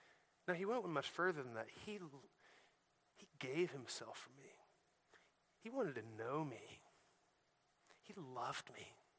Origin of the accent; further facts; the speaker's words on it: Illinois, United States; moved away; when I had been gone from Illinois for about 10 years, I was in Florida